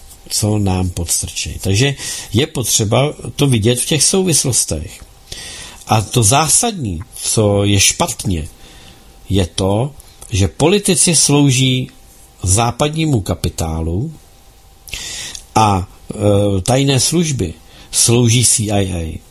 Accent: Ukraine; Czech is a second language; moved away as an adult; now in Czechia; u nás na Ukrajině jsem byla zubní lékařka, ale tady pracuji, protože jsem musela utéct se svými dětmi před válkou.

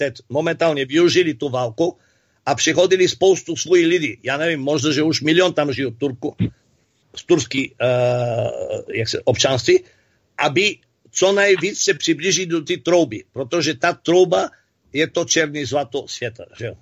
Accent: Bulgaria; Czech is a second language; přestože jsem byl Bulhar, vždycky mě fandil

